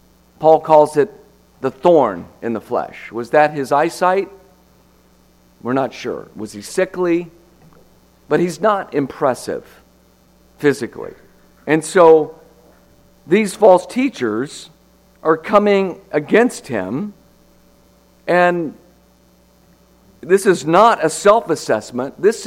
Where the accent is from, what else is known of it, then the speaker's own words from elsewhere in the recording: Texas, United States; also born or lived in Lubbock; I grew up in Texas. I lived in Lubbock, Texas for about 5 years.